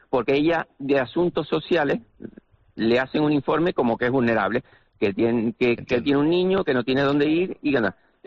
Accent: San Cristóbal de La Laguna, Canary Islands, Spain; Yo vivo con mi madre de 95 años, yo soy de La Laguna y bueno, estoy viviendo ahí.

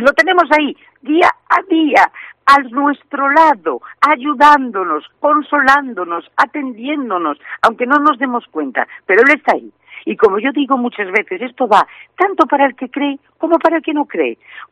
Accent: Ferrol, Galicia, Spain; also born or lived in Madrid; yo nací en Madrid, porque como digo yo soy una ferrolana, nací en Madrid, porque mira, Ana de mi corazón, los ferrolanos nacemos en donde nos da la gana.

